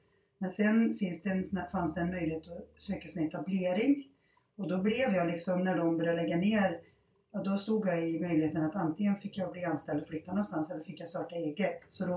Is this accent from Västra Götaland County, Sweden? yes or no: yes; Lidköping, Västra Götaland County, Sweden; now in Skövde, Sweden; jag kom från Lidköping. Och sen så sa jag att det skara var mer, och så flyttade jag iväg och började läsa. Och sen bodde jag 94 i Skövde.